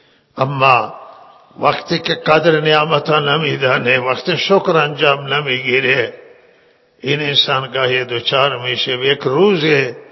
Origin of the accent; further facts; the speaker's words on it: Zahedan, Sistan and Baluchestan, Iran; خیلی ثروتمند ما در شهر خودمون زایدان دیدیم